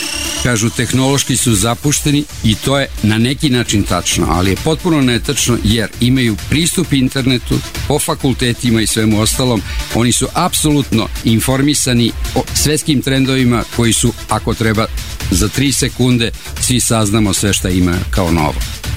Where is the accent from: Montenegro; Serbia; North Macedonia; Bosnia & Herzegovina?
Serbia; Za naše bivše republike i mnoge države traže i vize, ali nas Srbe posebno vole i primaju te kao najvećih prijatelja